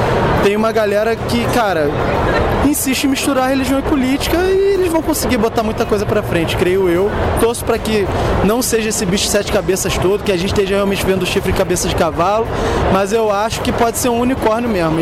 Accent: Rio de Janeiro, Brazil; Eu sou do Rio, o Rio

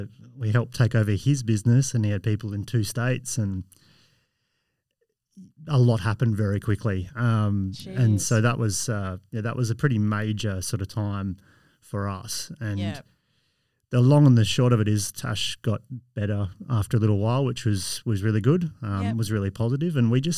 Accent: Perth, Western Australia, Australia; I am from Perth. Mm-hmm. I was born in South Perth at a little hospital that's still there, looking a bit old these days. But yes, I've always lived in Perth. We went down south for a year, but I've always been here.

